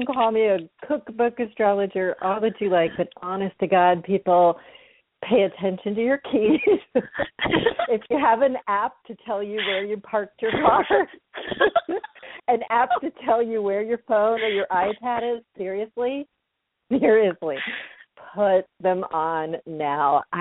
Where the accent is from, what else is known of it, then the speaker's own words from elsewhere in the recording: Florida, United States; I grew up in Florida with a pool, and like kids, we'd dive under the water